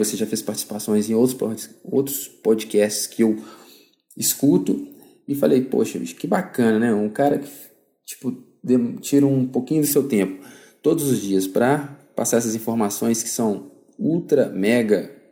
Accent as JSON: {"language": "Portuguese", "town": "Belo Horizonte", "region": "Minas Gerais", "country": "Brazil", "said": "Sou de Belo Horizonte, Minas Gerais."}